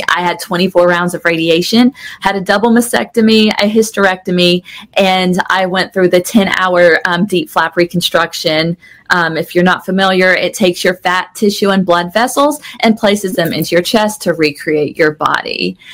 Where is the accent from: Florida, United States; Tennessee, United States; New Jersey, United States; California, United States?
Tennessee, United States; Nashville; Yeah, so I am from the Nashville area, grew up here, was raised by my dad.